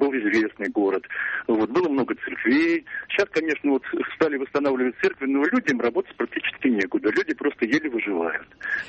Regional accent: Saint Petersburg, Russia; Вообще я питерец.

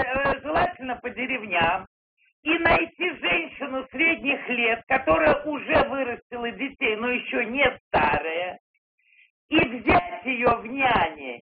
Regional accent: Moscow, Russia; я из Москвы.

